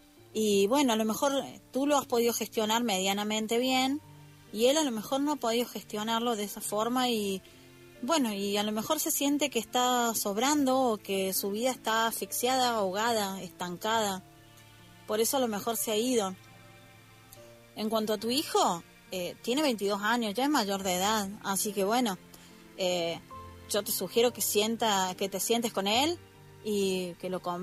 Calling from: Argentina; desde Argentina.

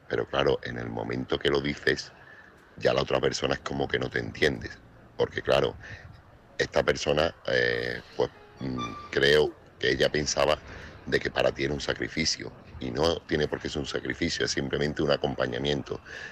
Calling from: Seville, Andalusia, Spain; corresponsal de Sevilla.

